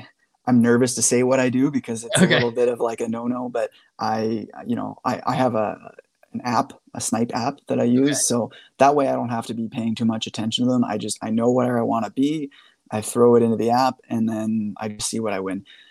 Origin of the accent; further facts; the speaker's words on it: Canada; I'm speaking U.S. dollars, even though I'm Canadian.